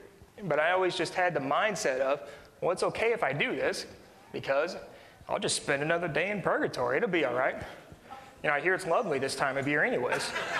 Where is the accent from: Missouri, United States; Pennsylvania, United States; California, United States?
Missouri, United States; Jefferson City; I was born, I was raised in Jeff City. We went to a Catholic grade school. We went to a Catholic high school.